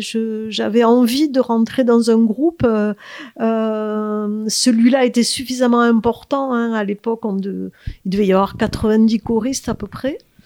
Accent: Montpellier, Occitanie, France; now in Aveyron, France; En fait, moi, je suis montpelliéraine. J'ai fait mes études à Montpellier.

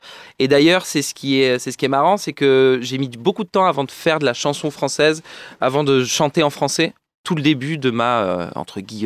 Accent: Nice, Provence-Alpes-Côte d'Azur, France; Pas du tout, non, moi je suis de Nice.

